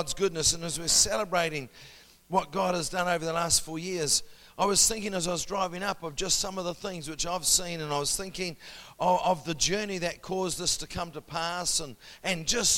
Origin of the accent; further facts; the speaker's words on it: New Zealand; I grew up in New Zealand